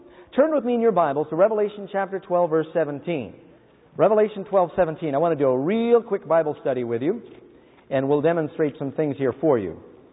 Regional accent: New York City, New York, United States; Do you know my mother, I grew up in New York City, all of her friends were into astrology.

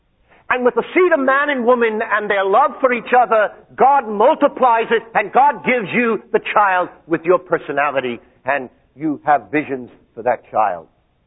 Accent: Brooklyn, New York, United States; They grow on vines? I'm from Brooklyn, you know.

